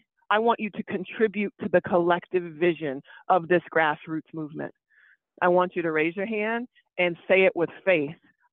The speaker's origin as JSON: {"language": "English", "town": "Wichita", "region": "Kansas", "country": "United States", "tie": "born there", "said": "I was born in Wichita, Kansas. So I drove 2.5 hours to see my family."}